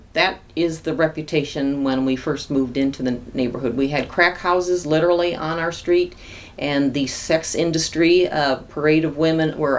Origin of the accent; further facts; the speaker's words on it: Youngstown, Ohio, United States; born there; I was born in Youngstown, Ohio, October 21st, 1954.